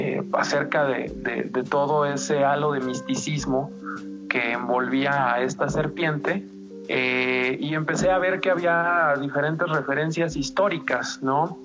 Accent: Mexico; estamos muy acostumbrados a que el águila nos represente como mexicanos

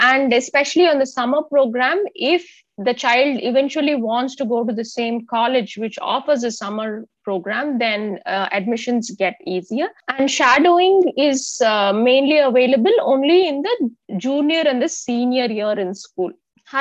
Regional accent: India; As Indian parents, we limit ourselves into STEM-based and, you know, something very concrete, right?

